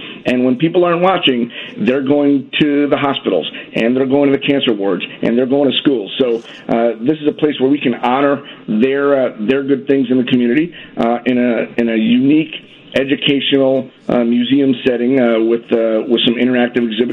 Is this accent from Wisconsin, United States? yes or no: no; Miami, Florida, United States; moved away as an adult; now in Whiting, United States; I come from Miami. I was born and raised in Miami, and I just came up to this area, to Northwest Indiana, 7 weeks ago.